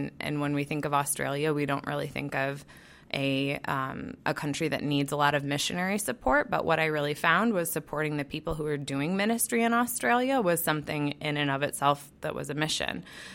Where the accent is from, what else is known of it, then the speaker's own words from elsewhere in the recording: Midwest, United States; So I grew up in the Salvation Army, grew up in the Midwest.